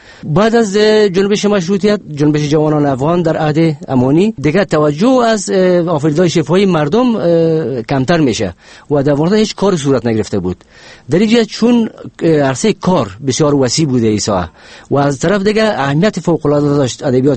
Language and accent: Persian; Kabul, Afghanistan; در سال 1329 در شهر کابل به دنیا آمدیم.